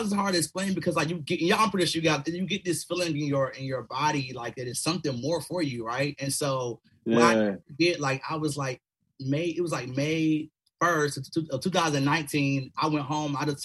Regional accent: Kinston, North Carolina, United States; I'm originally from Kinston, North Carolina, originally, so East Coast. And so when I was younger, you know, I grew up in a small town, single-parent home.

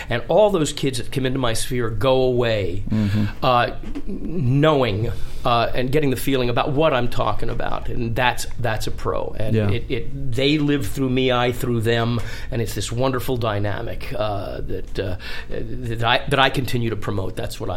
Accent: Lancaster, Pennsylvania, United States; But I was involved in community theater in my hometown of Lancaster, Pennsylvania, and initially enrolled in a little dance class.

